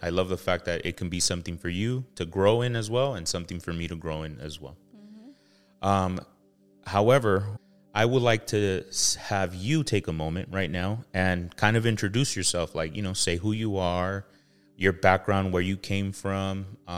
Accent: Compton, California, United States; But like right now, we grew up in Compton.

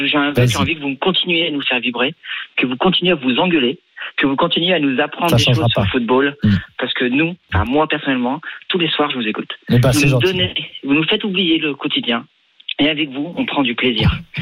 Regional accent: Mâcon, Bourgogne-Franche-Comté, France; Moi, je suis Mâcon d'origine.

